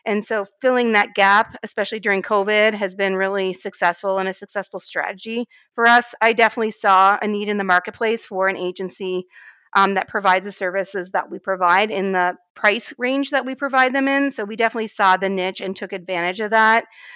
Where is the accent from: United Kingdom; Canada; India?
Canada; moved away as an adult; now in United States; I came here from Canada in my early 20s to come work for an agency in Portland, Maine.